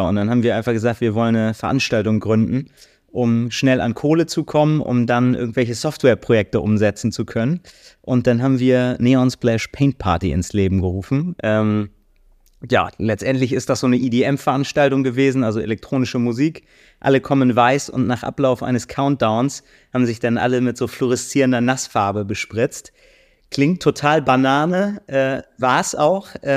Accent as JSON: {"language": "German", "region": "Bremen", "country": "Germany", "lives_now": "Cologne, Germany", "said": "Ich komme ursprünglich aus Bremen. Wir sitzen allerdings mit unserer Agentur Muidoso in Köln."}